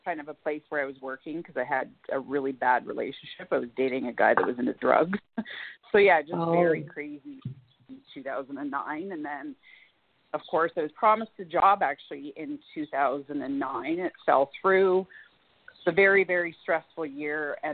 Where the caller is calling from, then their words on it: Alberta, Canada; I'm calling from Alberta, Canada.